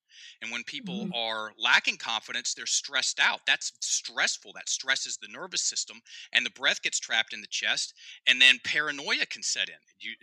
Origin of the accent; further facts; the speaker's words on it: Virginia, United States; Because I'm from Virginia. It's right over there.